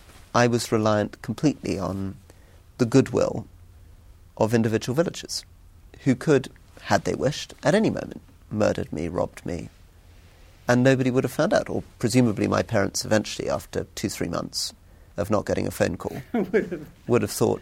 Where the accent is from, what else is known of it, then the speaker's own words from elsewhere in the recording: Scotland, United Kingdom; And if I said I came from Scotland, that was, equally meaningless.